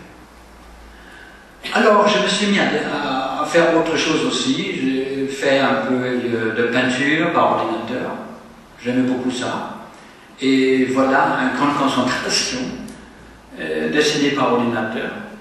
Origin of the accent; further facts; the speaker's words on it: France; J'ai un peu dit, je suis français, je ne viens pas souvent